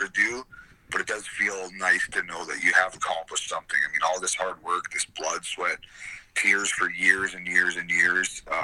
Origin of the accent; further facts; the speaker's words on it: Alberta, Canada; also born or lived in Calgary; So I don't feel like I'm just kind of one place. I'm kind of Albertan.